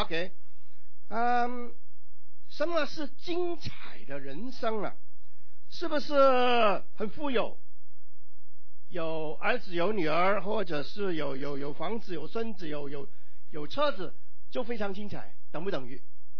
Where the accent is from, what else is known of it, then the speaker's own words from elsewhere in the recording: Guangzhou, Guangdong, China; born there; 我广州出生了啊